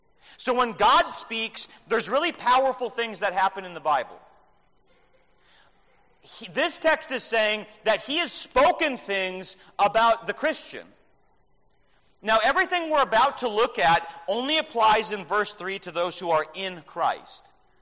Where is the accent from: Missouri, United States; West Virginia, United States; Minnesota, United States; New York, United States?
Minnesota, United States; I grew up in Minnesota, where we had a city called St. Paul.